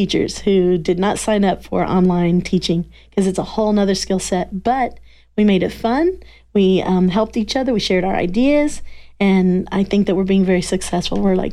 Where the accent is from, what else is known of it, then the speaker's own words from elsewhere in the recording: Midwest, United States; Well, growing up on a farm is really, really fun. You have the great outdoors. I was from the Midwest, so we had the barn.